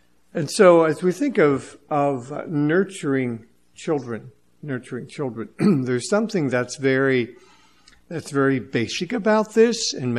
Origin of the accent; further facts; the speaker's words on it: Pennsylvania, United States; I'm from Seastead, from Lancaster County.